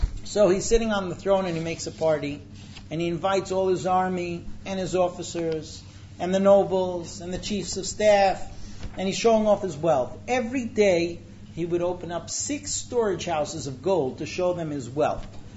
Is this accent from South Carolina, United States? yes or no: no; California, United States; I grew up in the United States. California, right.